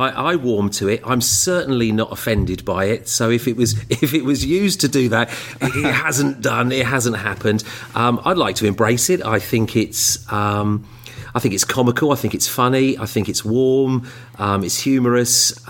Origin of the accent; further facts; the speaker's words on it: Bracknell, South East England, United Kingdom; I am from Bracknell originally. Born and bred, born in Reading. Myself, obviously, my sister was born in Heatherwood, so I'm a local lad at heart.